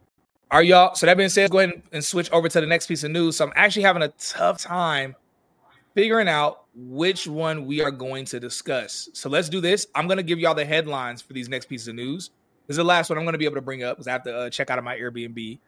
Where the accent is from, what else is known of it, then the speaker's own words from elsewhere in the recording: United States; Obviously, I'm American first. I'm America.